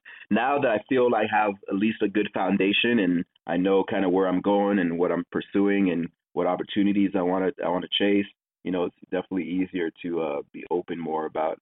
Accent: Seattle, Washington, United States; also born or lived in Texas; I am from Seattle, Washington.

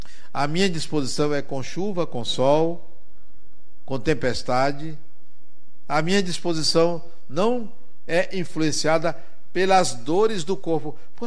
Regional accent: Brazil; Eu venho do Brasil e onde eu moro é muito quente.

